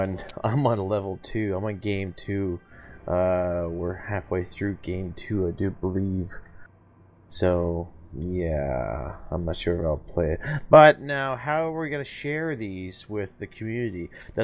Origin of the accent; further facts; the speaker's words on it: New York, United States; Especially New York, since I'm a Lumi, I'm a New Yorker.